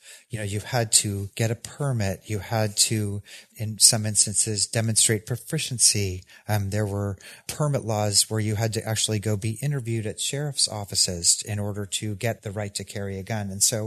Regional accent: Missouri, United States; now in Tennessee, United States; Again, I grew up in Missouri. I now live in Tennessee.

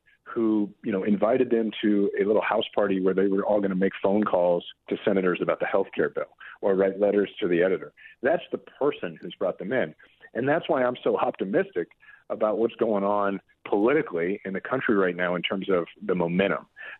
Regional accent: United States; And I find that offensive as an American.

